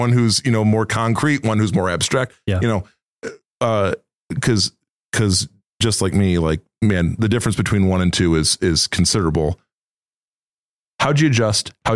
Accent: Middlebury, Indiana, United States; For those out of our immediate listening audience, my hometown, …'s hometown of Middlebury, we've got this lovely S-curve road up

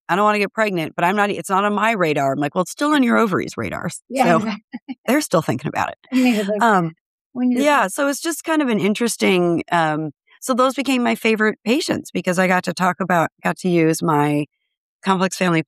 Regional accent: Minnesota, United States; And I'm from Minnesota. So I'm very proud of my state.

